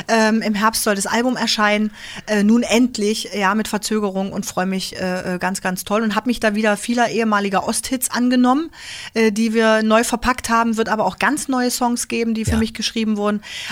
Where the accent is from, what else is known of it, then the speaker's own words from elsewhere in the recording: Leipzig, Saxony, Germany; weil ich eine wunderschöne Kindheit in Leipzig hatte.